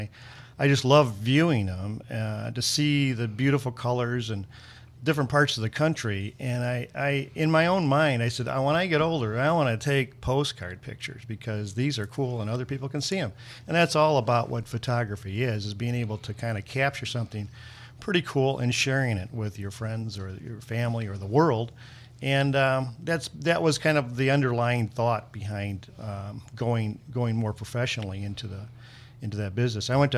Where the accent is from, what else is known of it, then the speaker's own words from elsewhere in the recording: Highland, Indiana, United States; I grew up in Highland at a young age. I think I moved there when I was about nine.